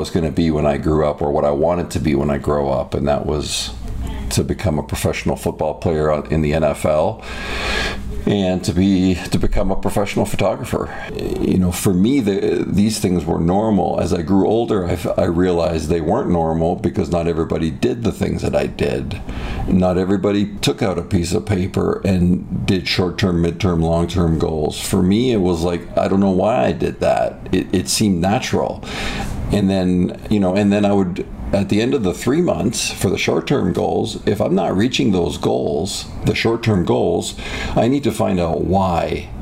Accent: Canada; now in United States; I am Canadian. But I've spent most of my years, now 53 years old, most of my life has been spent stateside. And so growing up in Canada

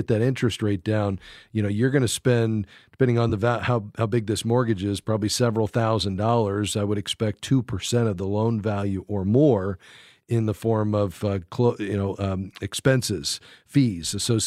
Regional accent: Fort Lauderdale, Florida, United States; Okay, I know exactly where that is because I'm from Fort Lauderdale. So Pembroke Pines was just down the street.

